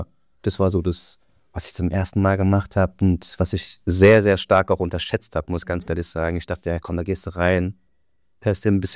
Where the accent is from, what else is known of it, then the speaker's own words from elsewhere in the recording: South Korea; now in Germany; Und wir wohnen ja, also wir kommen ja eigentlich aus Korea.